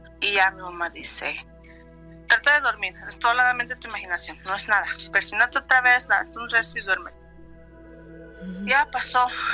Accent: Mexico City, Mexico; cuando yo tenía 2 añitos, mis papás estábamos en la Ciudad de México. Nosotros somos de la Ciudad de México.

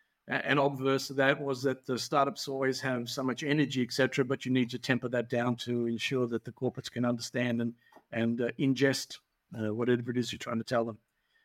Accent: Perth, Western Australia, Australia; now in Sydney, Australia; by the way, I'm from Perth, Western Australia.

